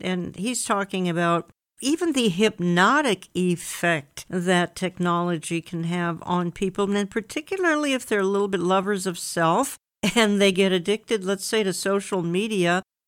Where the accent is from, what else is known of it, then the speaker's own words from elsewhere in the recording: Minneapolis, Minnesota, United States; particularly here in my hometown, of course, in Minneapolis